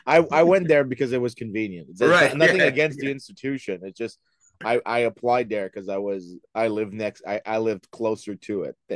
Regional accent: Saint-Lambert, Quebec, Canada; I was born and raised in Montreal. Well, not exactly Montreal, the South Shore. So basically in St. Lambert, the small English enclave on the south side of Montreal. So I grew up there, went to University of Montreal, did my undergraduate degrees there. Dad's an immigrant, mom's a French Canadian.

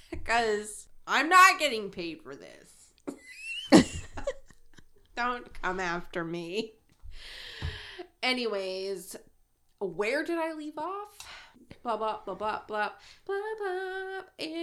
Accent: Traverse City, Michigan, United States; I'm not from the upper peninsula. I am from Traverse City, though.

